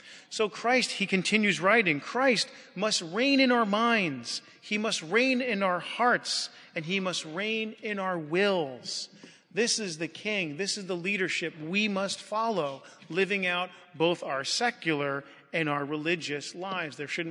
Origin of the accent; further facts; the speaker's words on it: United States; Now I'm an American. I love being an American. I love our country.